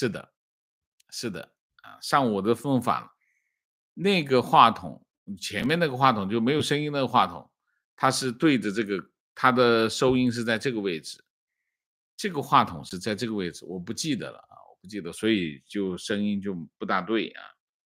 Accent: Wannian County, Jiangxi, China; 我就是万年县人，我不在那里教书，我在那成长啊。我是1976年离开，我在那里生活了8年，是整个厂子搬到了万年县啊。我的童年是在万年生活的啊。

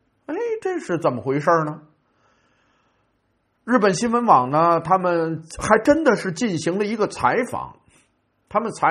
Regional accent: Beijing, China; 我来自北京吧，在北京呢啊，这种人说白了吧偏多一点啊。

